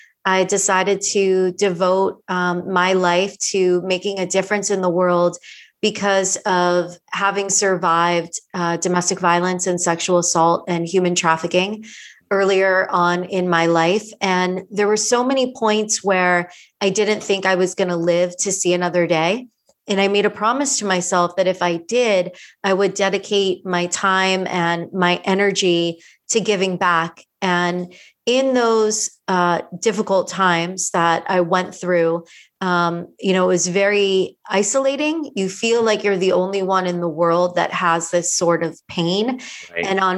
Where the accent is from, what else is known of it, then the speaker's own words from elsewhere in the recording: Miami, Florida, United States; now in Los Angeles, United States; Yeah, I'm originally from Miami, Florida.